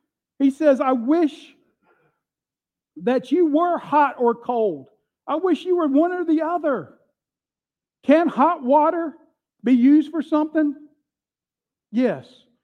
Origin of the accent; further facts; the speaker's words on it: Florida, United States; You know, as a kid, growing up in Florida, we'd be running all over the yard